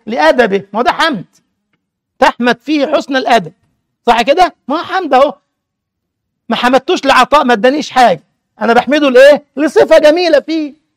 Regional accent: Upper Egypt, Egypt; هو عندنا في الصعيد يقول لك دوزها

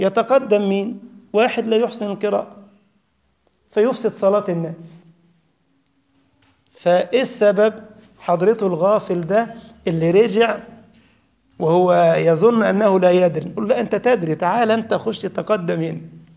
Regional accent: Egypt; طلع فوقنا قال يمنق يا خيار زي ما بيقول عندنا في مصر

